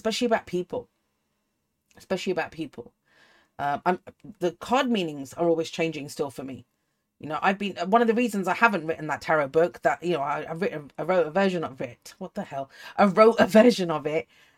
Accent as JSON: {"language": "English", "country": "United Kingdom", "said": "I know I'm British, but I'm not always sarcastic."}